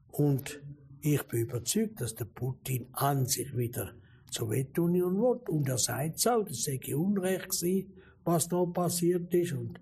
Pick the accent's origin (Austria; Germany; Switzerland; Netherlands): Switzerland; also ich bin ja ein Schweizer, ein Offizier, ich bin Regimentskommandant von der Schweizer Armee.